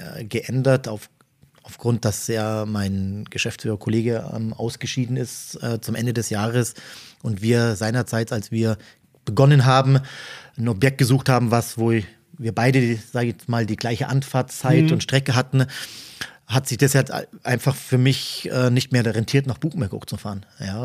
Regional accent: Munich, Bavaria, Germany; born there; ich als gebürtiger Münchner

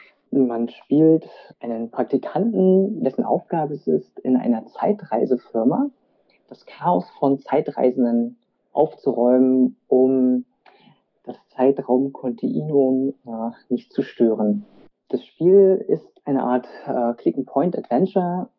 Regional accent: Berlin, Germany; gebürtiger Berliner mit vietnamesischen Wurzeln.

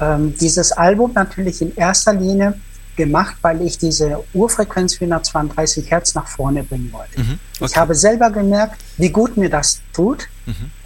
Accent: Asunción, Paraguay; now in Germany; Ich komme aus Asunción, das ist die Hauptstadt von Paraguay in Südamerika.

